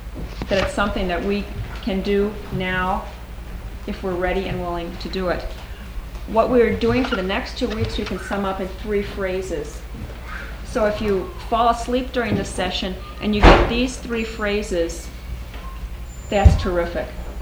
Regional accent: Minneapolis, Minnesota, United States; We're from Minneapolis, Minnesota.

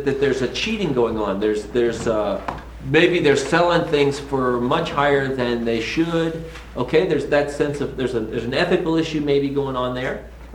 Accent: the South, United States; You'll have to forgive me. I'm from the South, and I'm just now starting to warm up a little bit

